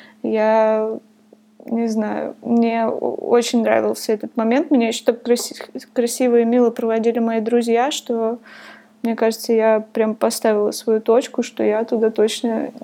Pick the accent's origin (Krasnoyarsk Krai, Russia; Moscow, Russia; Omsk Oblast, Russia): Krasnoyarsk Krai, Russia; Divnogorsk; born there; Я жила в Красноярске. Я родилась в Дивногорске. Это очень маленький город рядом с Красноярском. Он построен, чтобы обслуживать Красноярскую ГЭС.